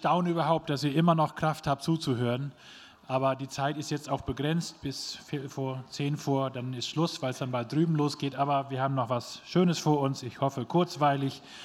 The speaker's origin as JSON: {"language": "German", "region": "Lower Saxony", "country": "Germany", "said": "Aber ich muss vorher sagen, wo ich herkomme. Von der Sprache her bin ich ganz weit weg von hier, Ostfriese."}